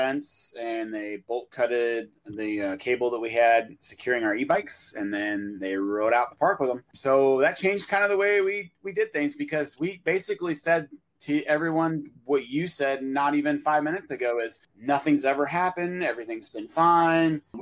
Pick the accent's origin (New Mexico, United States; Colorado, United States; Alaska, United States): Alaska, United States; I mean, we are from Alaska and we yeah. do have weapons.